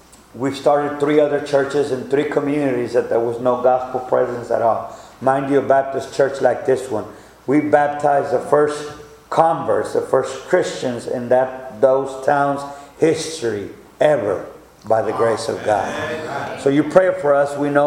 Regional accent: Mexico; And number three, I'm getting away from Mexico as far as I can. You know, that was my view, you know, growing up.

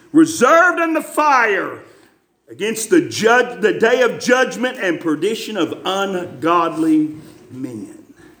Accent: Wise, Virginia, United States; When I was born and raised in Wise, Virginia, yeah, I'm a hick, okay? I'm proud of it, I'm a hick.

